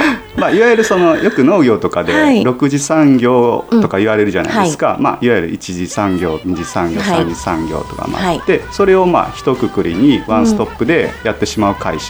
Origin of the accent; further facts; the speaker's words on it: Kobe, Hyogo, Japan; 今地元神戸の六甲山の